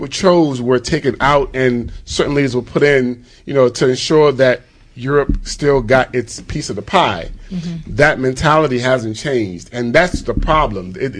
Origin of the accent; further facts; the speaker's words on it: Nigeria; Yeah, I'm from Nigeria. Yes.